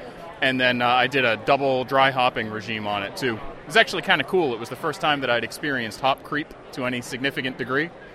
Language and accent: English; Massachusetts, United States; I'm from South Coast, Massachusetts.